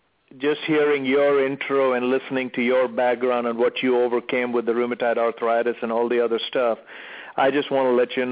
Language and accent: English; South India, India; I grew up in a family that, typical Indian, South Indian family.